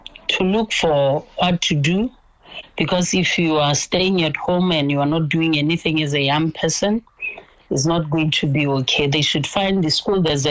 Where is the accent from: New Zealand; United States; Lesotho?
Lesotho; now in Kerry, Ireland; I'm from Lesotho. I moved to Kerry last year, December.